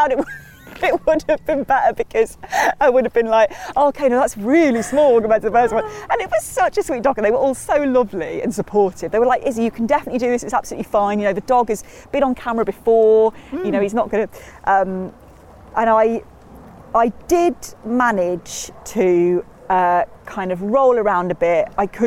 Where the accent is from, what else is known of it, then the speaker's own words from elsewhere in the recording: Matlock, East Midlands, United Kingdom; also born or lived in Hull / Cheshunt; I was born in Hull and then moved to Cheshunt in Hertfordshire when I was two, then moved to Matlock when I was six. So I do really consider it my hometown.